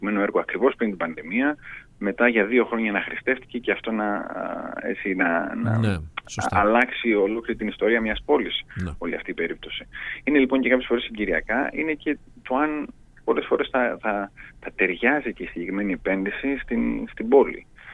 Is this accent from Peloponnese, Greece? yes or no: no; Heraklion, Crete, Greece; Εγώ κατάγομαι από το Ηράκλειο και υπάρχει ένα αντίστοιχο πρόβλημα εκεί.